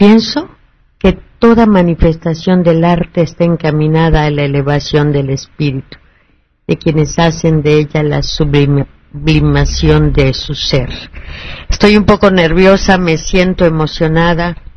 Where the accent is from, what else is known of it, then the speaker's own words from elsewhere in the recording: Cuenca, Azuay, Ecuador; born there; Nací en Santa Ana de los Cuatro Ríos de Cuenca de Ecuador.